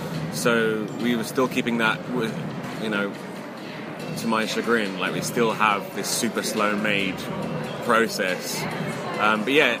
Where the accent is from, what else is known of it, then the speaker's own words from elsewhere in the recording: United Kingdom; it's Bella trouser because we're British